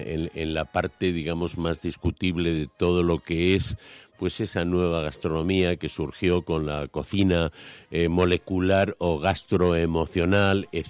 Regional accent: Community of Madrid, Spain; Los madrileños no nos damos importancia de nada

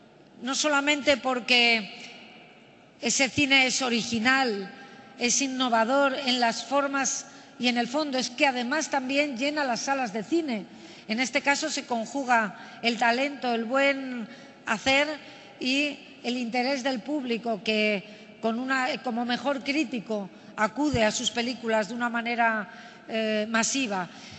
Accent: Madrid, Community of Madrid, Spain; Yo en este caso solo soy de Carabanchel

